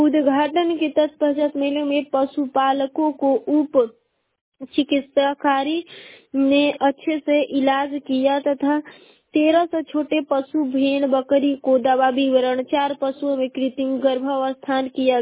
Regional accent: Ballia, Uttar Pradesh, India; और मैं बलिया जिले की निवासी हूँ।

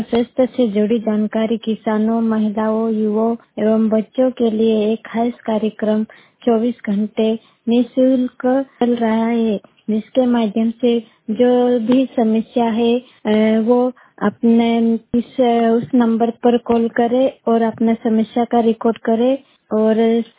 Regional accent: Antarada, Madhya Pradesh, India; मैं बड़वानी जिले के ग्राम अंतराड़ा की निवासी हूँ।

